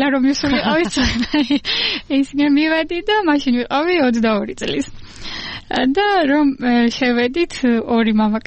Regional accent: Apeni, Kakheti, Georgia; არა აფენიდან ვარ ისეც ლაგოდეხს ეკუთვნის

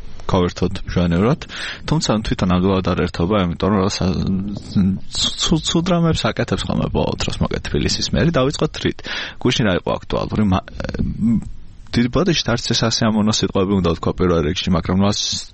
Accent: Tbilisi, Georgia; იმ პერიოდში თბილისში, ასე მე გავიზარდე.

